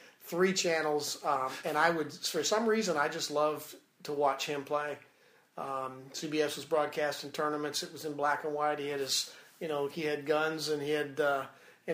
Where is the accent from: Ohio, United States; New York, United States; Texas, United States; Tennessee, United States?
Tennessee, United States; Memphis; I was an athlete in college at Rhodes College, a private university in Memphis, Tennessee, my hometown.